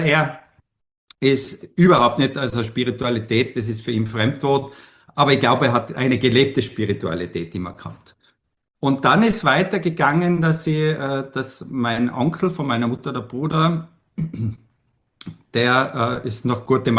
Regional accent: Tyrol, Austria; am Berg zu Hause, in Tirol, bin ich in Tirol aufgewachsen

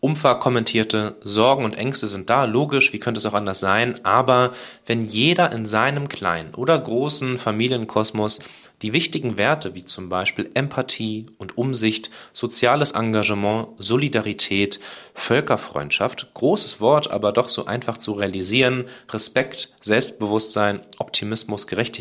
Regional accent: Berlin, Germany; Ich bin ein Wendekind in Berlin aufgewachsen

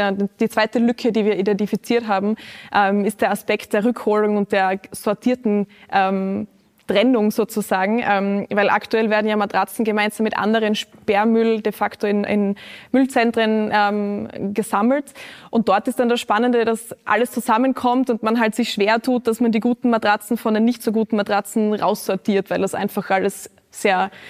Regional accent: Styria, Austria; Ich hätte mir als kleines Mädchen in der Steiermark nie gedacht, dass ich jemals in einem Fernsehpodium sitzen darf.

